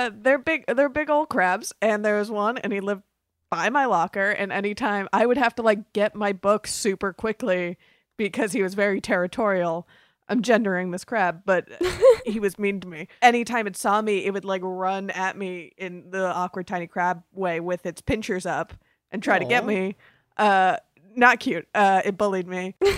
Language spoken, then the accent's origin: English; Florida, United States; But there were crabs everywhere growing up in Florida.